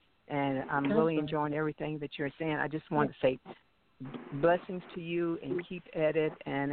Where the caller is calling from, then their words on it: Louisville, Kentucky, United States; from Louisville.